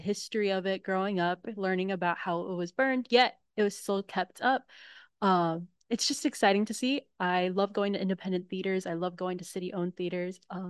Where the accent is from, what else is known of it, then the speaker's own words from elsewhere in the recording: San Leandro, California, United States; I grew up in San Leandro. I went to school at St. Joachim's.